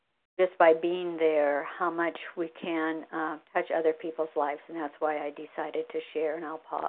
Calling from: Beaverton, Oregon, United States; I'm from Beaverton, Oregon, and I've been listening to Vision for You and really benefiting from it

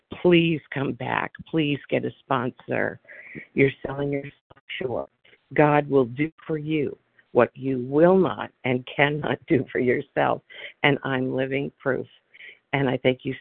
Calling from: California, United States; I am in Southern California.

